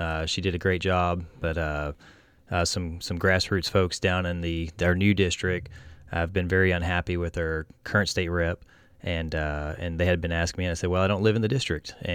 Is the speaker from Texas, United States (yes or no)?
yes; Brady, Texas, United States; also born or lived in Brownwood; Yes, sir. Yeah, I was born in Brownwood and raised in Brady, with the exception of being in the military and college.